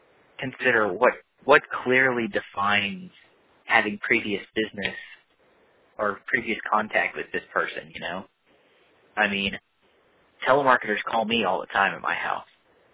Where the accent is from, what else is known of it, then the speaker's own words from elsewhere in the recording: Canada; born there; moved away; I've got a lot of friends in Canada, and I was born in Canada.